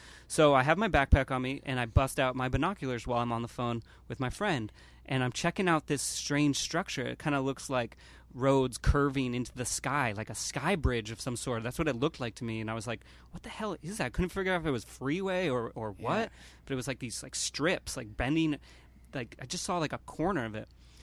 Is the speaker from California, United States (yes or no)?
yes; California, United States; So they asked me where I'm from. I say I'm from California.